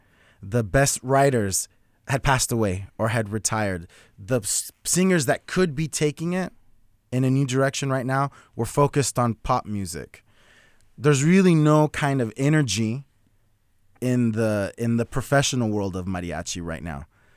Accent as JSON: {"language": "English", "town": "Sanger", "region": "California", "country": "United States", "tie": "born or raised there", "said": "I'm from the United States. I'm from California. I'm a Sanger boy, a little country boy from Sanger."}